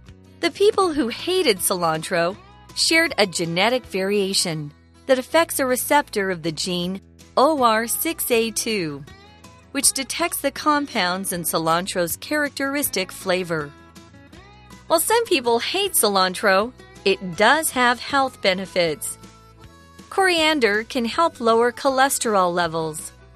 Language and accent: English; Arizona, United States; See, now I grew up in Arizona, which is next door to Mexico